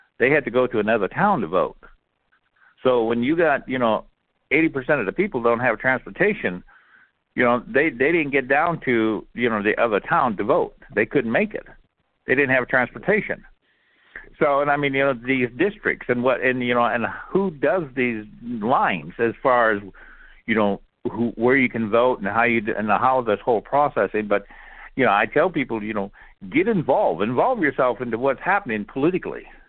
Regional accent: McLaughlin, South Dakota, United States; I come from McLaughlin, South Dakota.

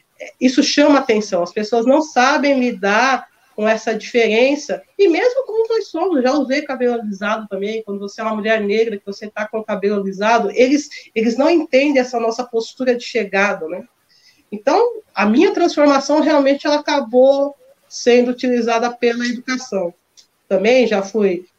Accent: São Paulo, Brazil; eu cresci aqui na Brasilândia, né? Na verdade, nasci na liberdade, né?

